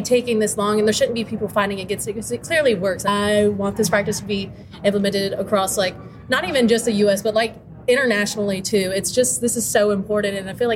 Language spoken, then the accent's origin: English; North Carolina, United States; now in Maryland, United States; I saw these inclusive education practices, I was like, wow, like it's such a culture shock because I come from North Carolina, obviously piggybacking off of these two.